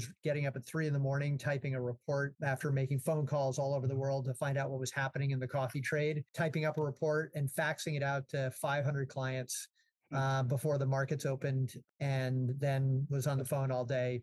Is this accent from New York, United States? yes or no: no; Boston, Massachusetts, United States; I grew up in Boston, and I did not have any farming background other than, you know, grandparents who were living on a farm